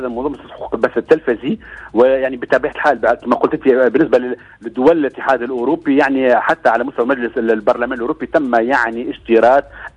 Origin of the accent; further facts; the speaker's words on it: Tunisia; مش معقول أنا كشعب تونسي اليوم أنا نمشي للقنوات المسفرة تتفرج على منتخب بلادي